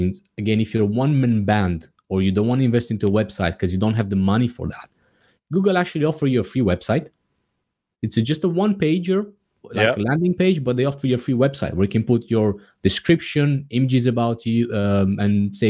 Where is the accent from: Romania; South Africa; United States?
Romania; English is a second language; moved away; They just opened a care home back in my hometown in Romania.